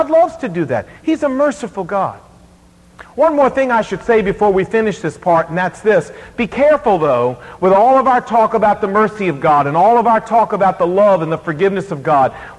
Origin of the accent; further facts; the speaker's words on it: Virginia, United States; well, no, sir, you see, I'm from Virginia, and in Virginia, we have 24 hours to produce our license